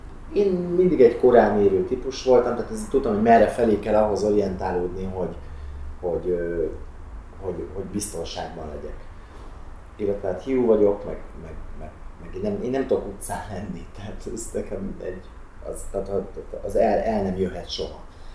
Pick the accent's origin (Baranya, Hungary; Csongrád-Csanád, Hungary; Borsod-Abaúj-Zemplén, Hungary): Borsod-Abaúj-Zemplén, Hungary; Miskolc; now in Budapest, Hungary; ahogy felkerültem Budapestre, én miskolci vagyok egyébként